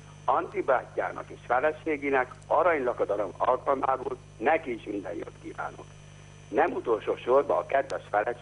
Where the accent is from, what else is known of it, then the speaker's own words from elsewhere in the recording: Skorenovac, Vojvodina, Serbia; now in Frankfurt, Germany; Én Székelykevérül, itt vagyok már 43 éve.